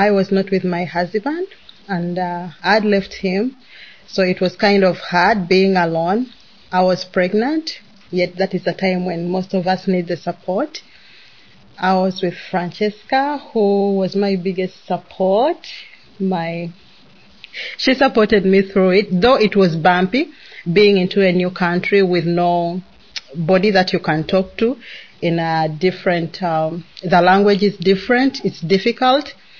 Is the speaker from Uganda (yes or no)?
yes; Uganda; also born or lived in Sweden; now in Canada; I'm originally from Uganda, where I grew up. And we moved from Uganda to Sweden about 8 years ago. And after living there for 8 years, we moved to Canada from 2020.